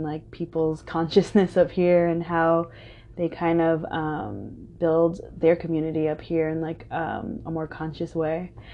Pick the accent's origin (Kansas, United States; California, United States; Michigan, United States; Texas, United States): California, United States; San Diego; I actually grew up in San Diego, California, in a small town there, a community called Mira Mesa.